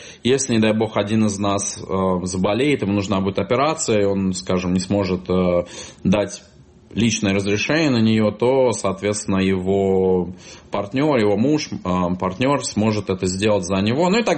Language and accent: Russian; Moscow, Russia; moved away as an adult; now in New York, United States; Мне 39 лет. Я родом из Москвы, родился и вырос в Москве и 8 лет назад переехал в Нью-Йорк. С удовольствием здесь живу